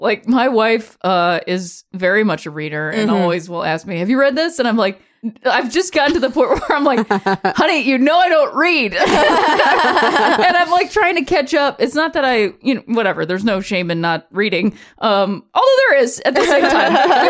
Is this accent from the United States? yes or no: yes; Ohio, United States; No, I'm from Ohio. The other four letter word.